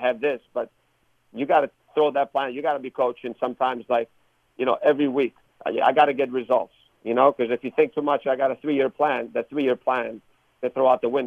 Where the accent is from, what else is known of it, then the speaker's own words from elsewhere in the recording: Chicago, Illinois, United States; especially for me it was different because I grew up in Chicago. I played for the team.